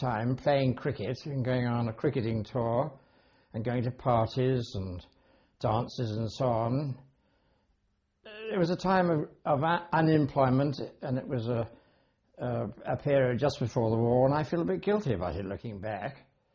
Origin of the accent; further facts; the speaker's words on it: Bristol, South West England, United Kingdom; born there; I was born in Bristol, Gloucestershire, on the 12th of August 1919.